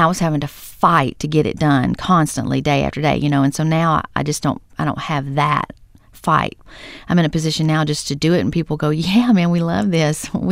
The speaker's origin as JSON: {"language": "English", "region": "Texas", "country": "United States", "said": "And so I'm from Texas, and Texans have a way of not so much categorizing things, putting things in boxes"}